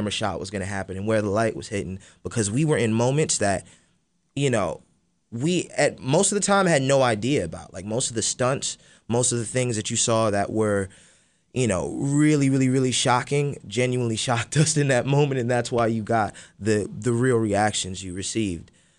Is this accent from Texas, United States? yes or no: no; New York, United States; Tyler. We grew up together in New York auditioning and going for the same roles